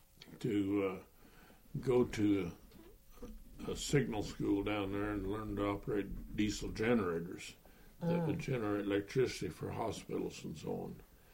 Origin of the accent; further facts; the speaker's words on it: Copeland, Kansas, United States; now in Dodge City, United States; And I live in Plains, born and raised in Copeland. And like she said, I'm now in Dodge City with my mother-in-law's house.